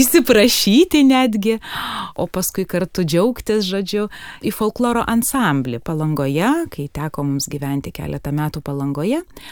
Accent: Samogitia, Lithuania; pati esu žemaitė. Ir abu tėveliai mano žemaičiai ir, na, taip jau susiklostė gyvenime, kad ištekėjau už vyro žemaičio ir mūsų šeimoje iki šiol žemaičių kalba

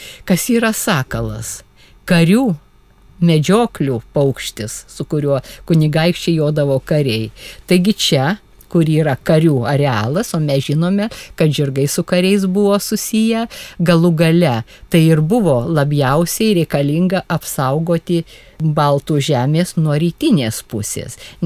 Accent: Užpaliai, Utena County, Lithuania; kad ir mano tėviškės Užpalių, trys piliakalniai supa Užpalius.

